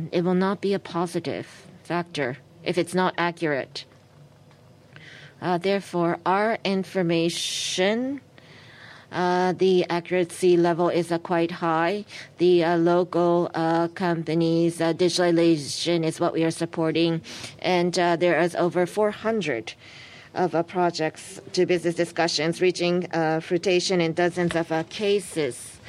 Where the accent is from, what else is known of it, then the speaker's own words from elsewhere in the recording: Hyogo, Japan; I'm from Hyogo Prefecture, but it says I'm from Okayama Prefecture.